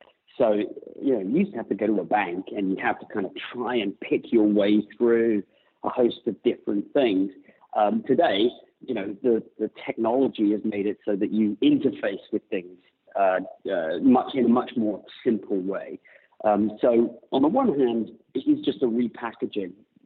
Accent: United States; accent: British; Despite mm-hmm. my British accent, I'm actually an American, and I spend most of my time in the States

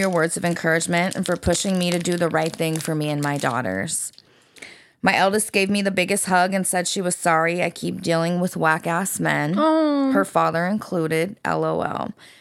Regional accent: San Diego, California, United States; I'm from San Diego.

